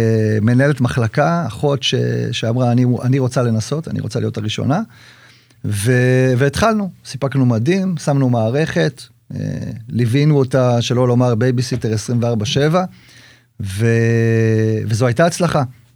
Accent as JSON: {"language": "Hebrew", "town": "Hadera", "region": "Haifa District", "country": "Israel", "said": "אנחנו במקור מחדרה"}